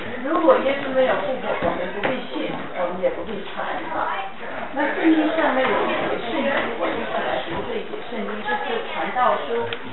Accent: China; 我们中国人叫做阎罗王，是不是？

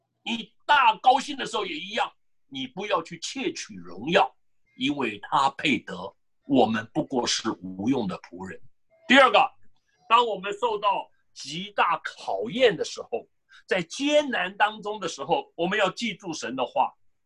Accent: China; 好像我们中国人写困难的困啊

